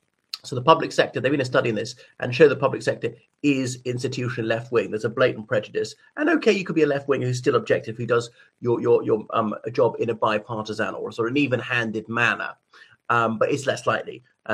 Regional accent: Ireland; o everybody … from Ireland.

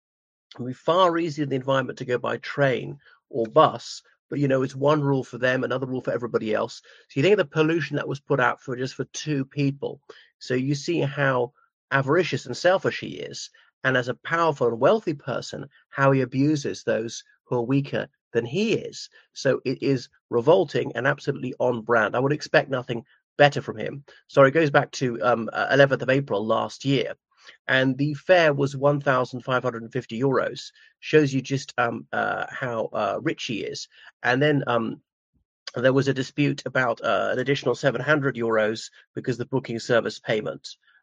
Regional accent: Ireland; from Ireland.

